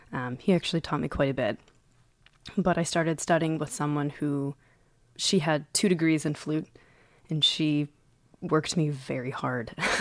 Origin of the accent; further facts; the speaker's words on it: Ann Arbor, Michigan, United States; I grew up in Ann Arbor, and I actually started music when I was 4 on violin.